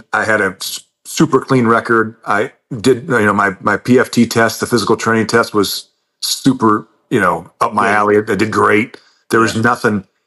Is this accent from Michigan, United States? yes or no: yes; Michigan, United States; I grew up in Northern Michigan and then played sports my whole life.